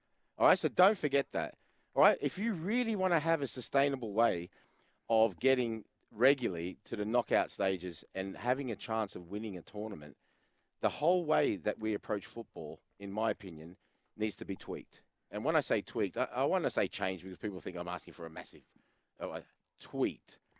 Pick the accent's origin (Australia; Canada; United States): Australia; I'm Australian.